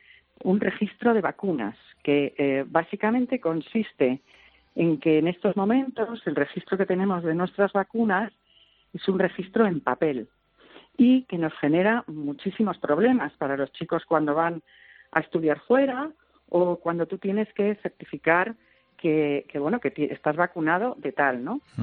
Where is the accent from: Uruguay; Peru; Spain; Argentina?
Spain; España es increíble, somos increíbles los españoles.